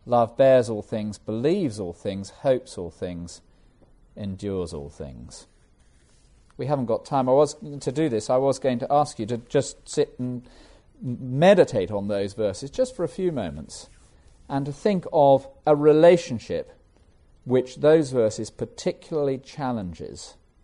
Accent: England, United Kingdom; which I find very hard, you know, as an English person brought up not to do this sort of thing.

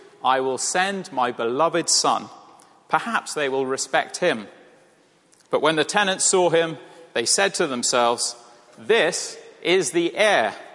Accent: Wales, United Kingdom; You know, I'm Welsh, you know, I would have been friendly.

